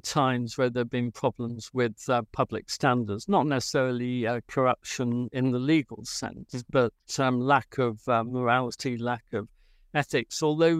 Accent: Grimsby, Yorkshire and the Humber, United Kingdom; So you mentioned Grimsby because that's my hometown. I've still got a house there.

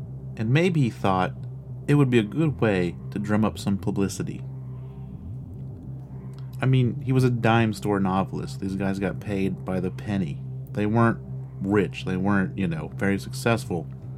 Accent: Casstown, Ohio, United States; Why? Casstown is my hometown.

